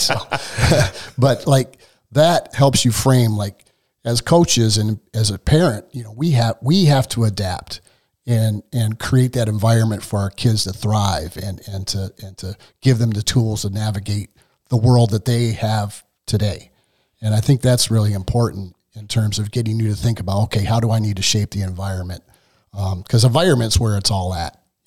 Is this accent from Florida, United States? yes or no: no; Elyria, Ohio, United States; We grew up together in Elyria.